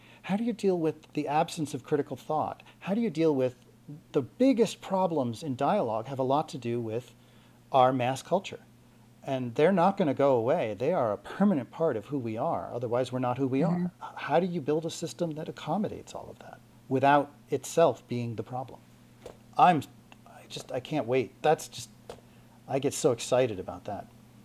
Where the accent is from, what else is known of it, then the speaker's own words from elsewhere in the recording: New York, United States; also born or lived in Los Angeles; Because I'm from New York. I'm a New Yorker.